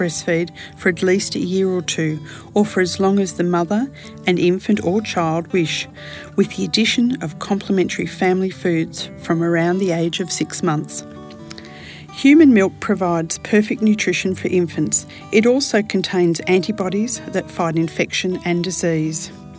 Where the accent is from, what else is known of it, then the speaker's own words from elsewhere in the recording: Sydney, New South Wales, Australia; I'm from Sydney, Australia.